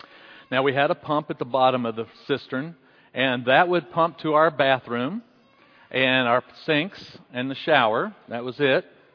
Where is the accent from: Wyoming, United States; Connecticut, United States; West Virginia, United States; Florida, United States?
West Virginia, United States; I'm just going to share what happened with me growing up with our family in West Virginia. We lived out in the country